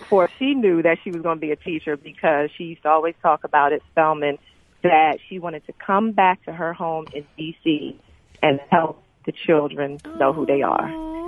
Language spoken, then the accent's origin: English; New Jersey, United States; My favorite teacher in elementary school was a man, Mr. Thomas, and I grew up in New Jersey.